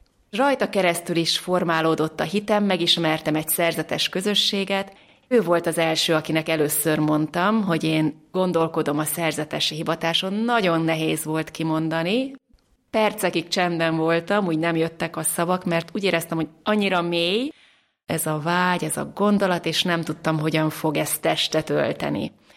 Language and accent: Hungarian; Győr, Győr-Moson-Sopron, Hungary; a Jézus szíve nővérek társaságának tagja. Győrben nevelkedtem, katolikus családban.